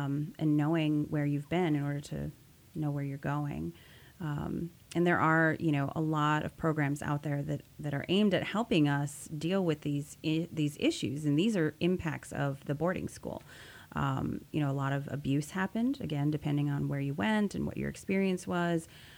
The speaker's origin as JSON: {"language": "English", "town": "Minneapolis", "region": "Minnesota", "country": "United States", "tie": "born or raised there", "also_born_or_lived": "Turtle Mountain, North Dakota", "said": "I am actually a product of relocation and was able to get a really good education growing up in Minneapolis instead of Turtle Mountain, where I'm from in North Dakota."}